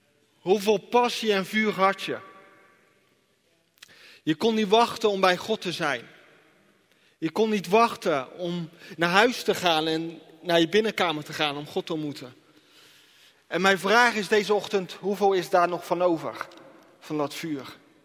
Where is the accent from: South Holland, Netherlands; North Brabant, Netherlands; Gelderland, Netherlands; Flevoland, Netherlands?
North Brabant, Netherlands; Rotterdam; also born or lived in Roosendaal; now in Etten-Leur, Netherlands; Ik woon in Etten-Leur. Ik ben opgegroeid in Roosendaal. Ik ben geboren in Roosendaal, opgegroeid in Rotterdam en ik woon nu in Etten-Leur.